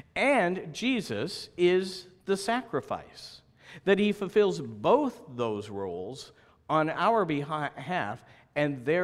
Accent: Oregon, United States; I grew up in Oregon and started out my first official ministry was at a little church on the Oregon coast in a little town called Lakeside.

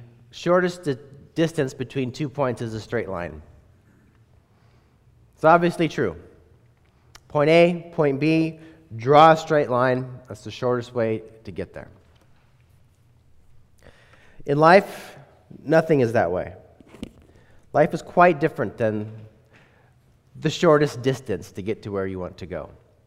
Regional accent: Montana, United States; I'm from Montana

